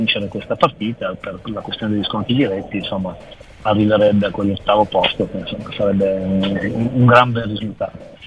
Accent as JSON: {"language": "Italian", "town": "Turin", "region": "Piedmont", "country": "Italy", "said": "una città come la mia città, che è Torino"}